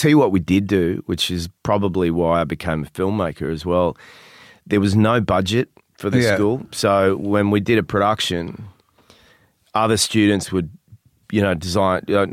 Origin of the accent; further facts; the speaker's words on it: Australia; accent: Australian; trying to get rid of my Australian accent